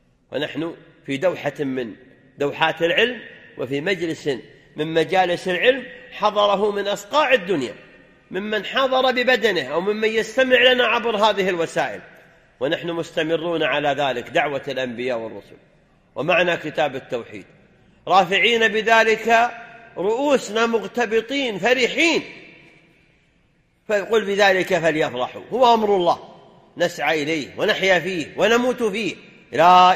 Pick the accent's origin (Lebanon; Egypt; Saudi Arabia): Saudi Arabia; بلادنا المملكة العربية السعودية